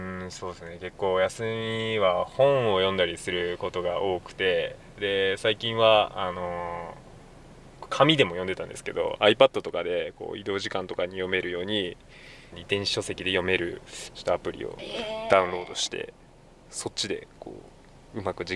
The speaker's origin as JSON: {"language": "Japanese", "region": "Yamagata", "country": "Japan", "said": "はい、山形から来た"}